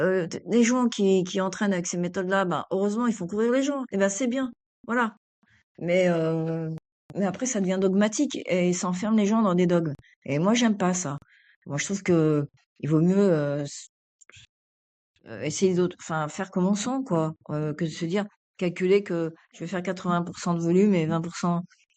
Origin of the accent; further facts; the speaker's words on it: Grenoble, Auvergne-Rhône-Alpes, France; Moi, je suis grenobloise, donc.